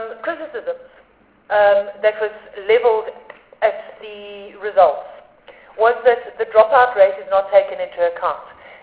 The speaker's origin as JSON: {"language": "English", "region": "Eastern Cape", "country": "South Africa", "said": "I'm also from the Eastern Cape"}